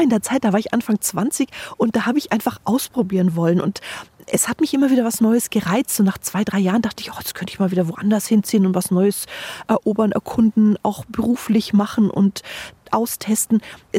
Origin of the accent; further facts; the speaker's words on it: Nuremberg, Bavaria, Germany; also born or lived in Austria; Ich bin ja hier im Binnenland groß geworden, in Nürnberg und in Österreich, keinen Meerzugang.